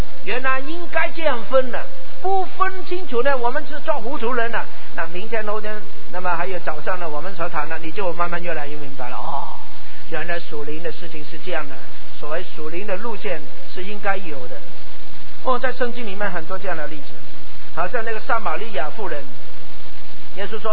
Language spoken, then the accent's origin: Chinese; China; 我们中国人说发财就有福，平安就有福